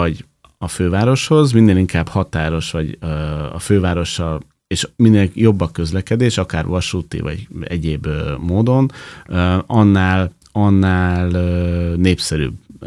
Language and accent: Hungarian; Budapest, Hungary; Én a 14. kerületben nőttem föl, és ott az a környék is, ahol én felnőttem, mondhatni, hogy egy ilyen kertvárosi nyugodt résznek volt mondható